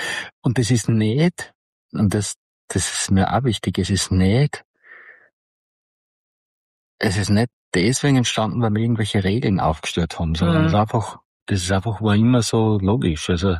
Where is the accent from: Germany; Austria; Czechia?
Austria; Styria; Vor allem bei uns in der Steiermark gibt's gar nicht so viele Unternehmen mit einem Beachvolleyballplatz.